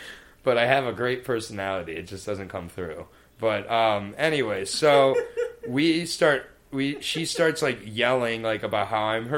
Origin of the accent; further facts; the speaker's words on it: Michigan, United States; I've been near some. Growing up in Michigan, it's kind of amazing.